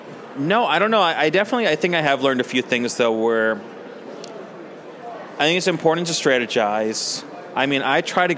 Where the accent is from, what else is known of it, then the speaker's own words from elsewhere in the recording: Chicago, Illinois, United States; hey, man, I'm from Chicago. We do this.